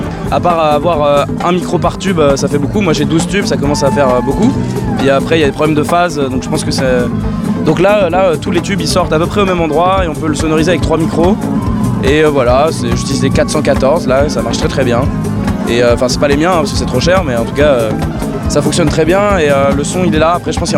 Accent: Pays de la Loire, France; Je viens de Vendée.

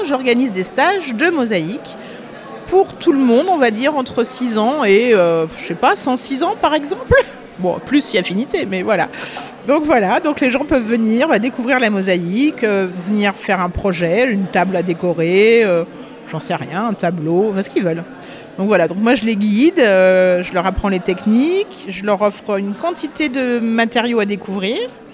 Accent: Paris, Île-de-France, France; also born or lived in Saint-Étienne; Je suis de la région Paris. Alors je suis originaire en fait de Saint-Étienne dans la Loire.

